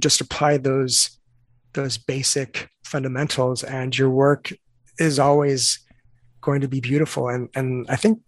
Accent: California, United States; I grew up in Southern California, and at that time, there were three schools to go to in California, because I was California born and raised.

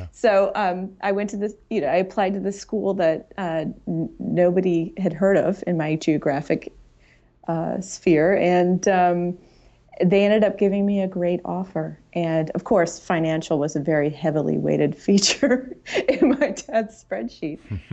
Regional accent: St. Louis, Missouri, United States; also born or lived in New York, United States / Boston, United States; So I grew up in St. Louis, Missouri, which was a wonderful place to grow up. My parents are not from St. Louis.

